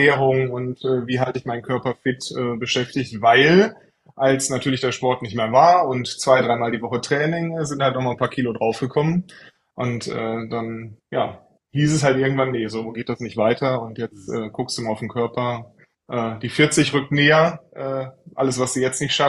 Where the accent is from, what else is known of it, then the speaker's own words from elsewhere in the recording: Troisdorf, North Rhine-Westphalia, Germany; also born or lived in Franconia; Ich bin in Troisdorf, also ich bin aus Troisdorf, genau. Ja. Gebürtiger Franke tatsächlich, man hört es nicht. Ich habe meine Grundschulzeit dann in Troisdorf und Umgebung verbracht und bin dann auch immer im Rheinland geblieben.